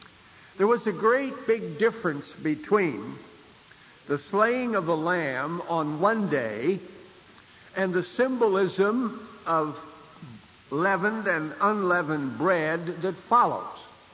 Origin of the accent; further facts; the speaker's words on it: Santa Rosa, California, United States; born there; when I was born in Santa Rosa in Sonoma County, about 3,000 people lived there.